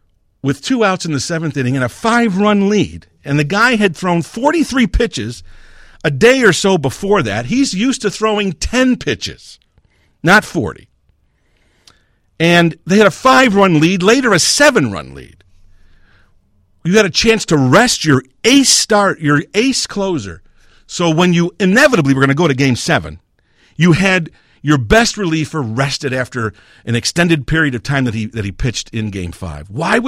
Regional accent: Chicago, Illinois, United States; I grew up on the Northwest Side, right off of Addison, about 4 or 5 miles from Wrigley.

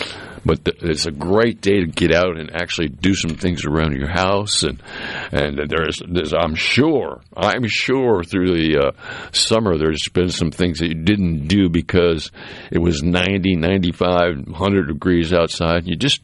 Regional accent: New England, United States; Of course, you know, I grew up in New England, and I managed lumberyards up there

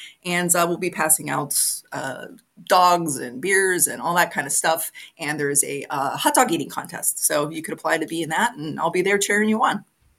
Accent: Cranberry, Pennsylvania, United States; I grew up in Cranberry, so I have an affinity to Zillianople.

